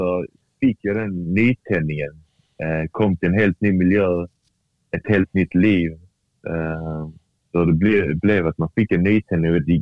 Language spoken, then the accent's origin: Swedish; Malmö, Skåne, Sweden; Men samtidigt så är jag född uppväxt här, så jag är ju svensk.